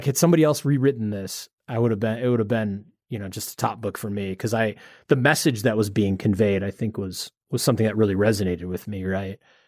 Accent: Midwest, United States; someone my age, you know, growing up in the Midwest, the US, like that, you know, that just like wasn't a thing when I was a kid.

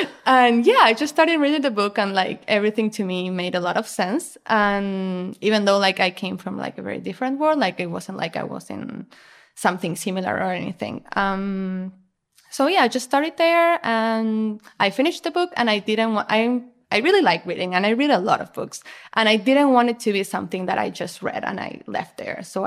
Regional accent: Argentina; Okay, so I'm 28. I live in Argentina. I'm from Argentina.

